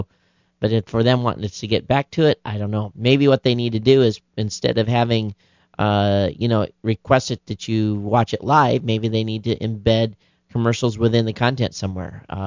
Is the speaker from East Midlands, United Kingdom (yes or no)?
yes; East Midlands, United Kingdom; I should at this point make it clear that I grew up in the Peak District, which has more than its fair share of strange aerial sightings.